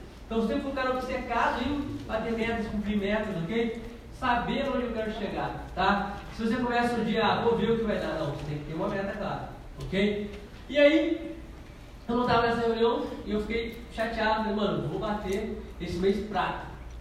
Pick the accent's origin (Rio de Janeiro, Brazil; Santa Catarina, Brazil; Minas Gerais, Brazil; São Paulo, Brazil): Minas Gerais, Brazil; Eu sou de Minas, eu não conheço ninguém no Rio.